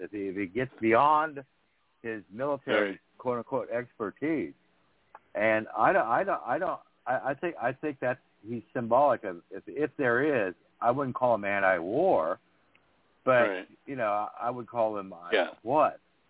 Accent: United States; growing up in the America during

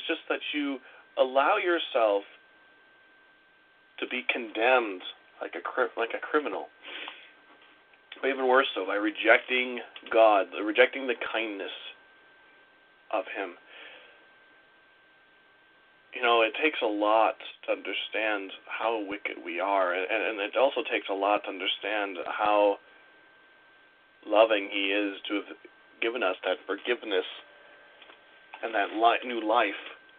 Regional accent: Wisconsin, United States; because I'm from Wisconsin

